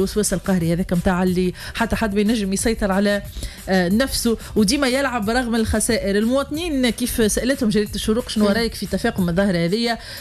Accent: Tunisia; المرة ذي حكيت لنا في الصفحة العاشرة على بلادنا تونس هي الأولى عربيا والخامسة عالميا

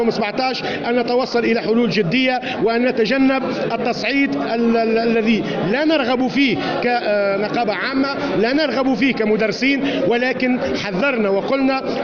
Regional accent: Tunisia; نحن أبناء تونس،

